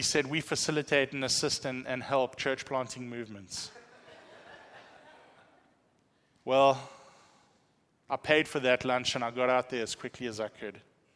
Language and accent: English; South Africa; He's like, oh, you're South African. I said, yes.